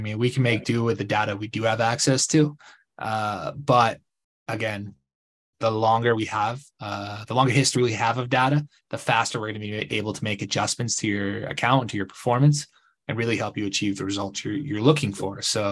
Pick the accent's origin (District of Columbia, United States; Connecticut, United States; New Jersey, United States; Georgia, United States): Connecticut, United States; So I originally grew up in Connecticut, about an hour from New York City. I went to college in New York. I came back to Connecticut after college.